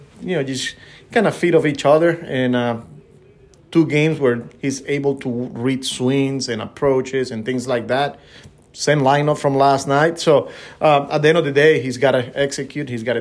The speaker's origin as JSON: {"language": "English", "town": "Maracaibo", "region": "Zulia", "country": "Venezuela", "tie": "born or raised there", "said": "I just didn't know they were from my hometown, you know. I wasn't sure, you know. People were telling me, well, they're from Maracaibo."}